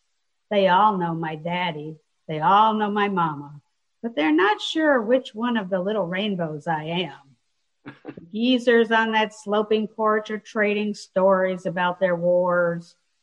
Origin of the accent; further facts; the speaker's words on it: Arkansas, United States; it is the town I grew up in Arkansas. It's they're all little vignettes from this town in Arkansas that was very small, about 4,000 people, and my family owned the only store in town